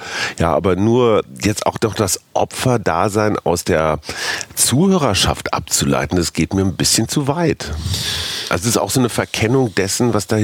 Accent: Münster, North Rhine-Westphalia, Germany; zumal ich auch noch in meiner Heimatstadt Münster bin.

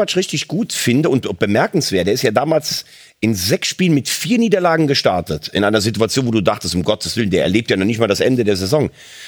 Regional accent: North Rhine-Westphalia, Germany; man sagt ja bei uns in Nordrhein-Westfalen, was der Rheinländer verspricht, das räumt der Westfale weg.

